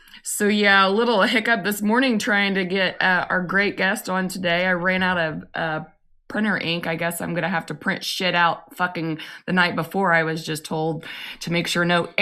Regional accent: Indiana, United States; No, we're from Indiana.

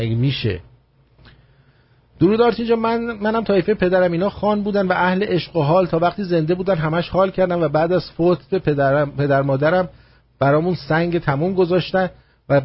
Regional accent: Iran; moved away; حتی از ایران اومدم بیرون یه دلار تو جیبم نذاشت.

